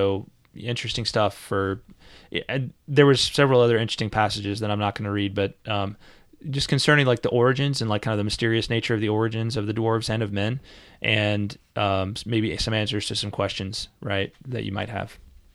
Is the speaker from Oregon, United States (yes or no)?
no; Louisville, Kentucky, United States; So, in my case, being from Louisville, Kentucky, right, whenever I tell people that I'm from Louisville, some people look at me weird